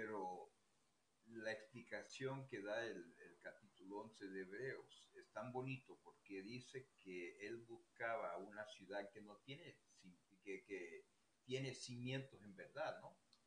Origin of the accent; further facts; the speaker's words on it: Caripe, Monagas, Venezuela; nací en Venezuela, pasé los primeros 17 años de mi vida prácticamente allá en Venezuela, vinimos a los Estados Unidos en algunos tiempos, así, una temporada corta más bien, pero me crié en Caripe, en Venezuela.